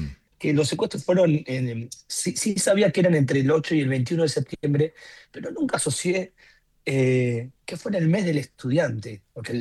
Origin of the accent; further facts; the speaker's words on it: La Plata, Buenos Aires Province, Argentina; yo soy platense, segundo porque vengo de una familia muy politizada